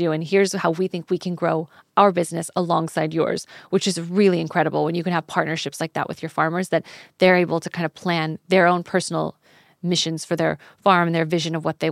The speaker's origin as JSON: {"language": "English", "region": "Texas", "country": "United States", "said": "I'm not even from these countries. I'm from Texas."}